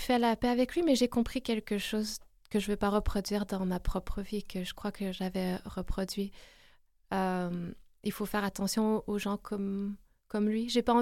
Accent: Quebec, Canada; now in Paris, France; j'ai grandi au Québec, malgré que depuis 7 ans, je me suis installée en France, à Paris.

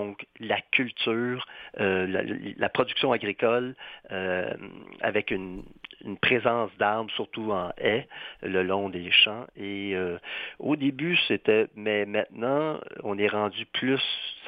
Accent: Saint-Lambert, Quebec, Canada; Je viens d'une ville du sud de Montréal en pleine basse terre, dans des sols très riches. Je viens de Saint-Lambert, dans le temps, c'était une autre ville qu'aujourd'hui, dans un sens.

